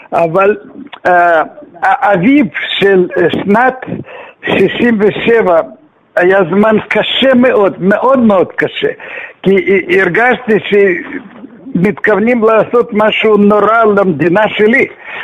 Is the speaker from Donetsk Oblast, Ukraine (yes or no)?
no; Odesa, Odesa Oblast, Ukraine; now in Israel; אני הייתי ילד לא ממש טיפוסי, כי אני גדלתי בעיר אודסה